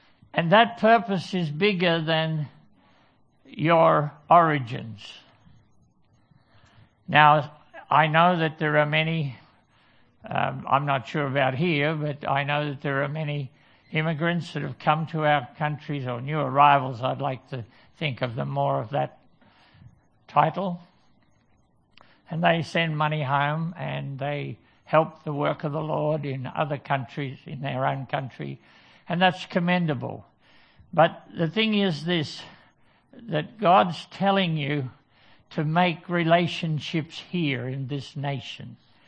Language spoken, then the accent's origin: English; Victoria, Australia; I come from Victoria. I'm actually from Stool, just a little country town, and there's a lot of eucalyptus trees there.